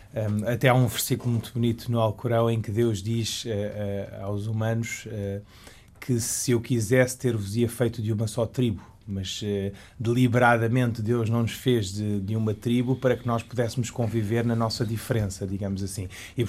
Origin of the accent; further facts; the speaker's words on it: Portugal; eu, que sou português e que professo a religião islâmica.